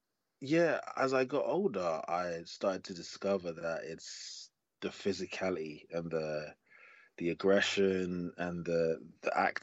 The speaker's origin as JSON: {"language": "English", "region": "London", "country": "United Kingdom", "tie": "born there", "said": "Yeah, no, my parents are from there. I've been there a couple times. But yeah, I was born here in London."}